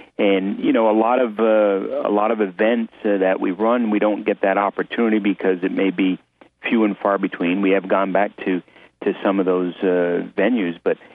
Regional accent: New York, United States; And as you know, I'm from New York and do our part here at Malone Golf Club

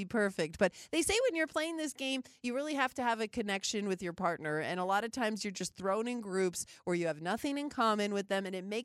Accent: North Dakota, United States; Oh, but I'm from North Dakota, so we all talk like that.

